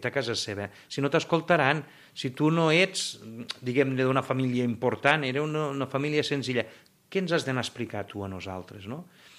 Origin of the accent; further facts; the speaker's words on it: Linyola, Catalonia, Spain; Jo soc fill de Linyola.